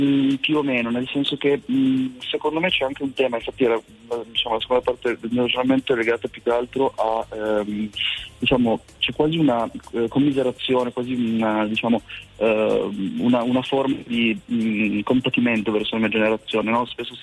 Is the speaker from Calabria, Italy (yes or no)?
no; Turin, Piedmont, Italy; moved away as an adult; now in Forlì, Italy; io sono al secondo anno di scienze diplomatiche qui a Unibo, però il campus di Forlì, sono di Torino, quindi sono fuori sede.